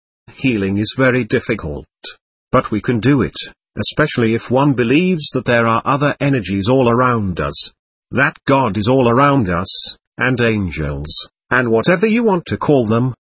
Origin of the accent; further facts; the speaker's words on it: Trinidad & Tobago; I was born in Trinidad. People here are fascinated when they meet me because of my accent. It was great growing up there, among so many races and creeds.